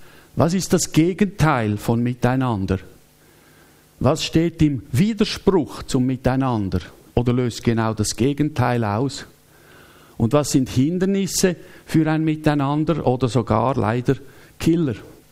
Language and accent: German; Zurich, Switzerland; Ich habe als Schulkind in der Stadt Zürich dieses Lied in der Primarschule lernen müssen.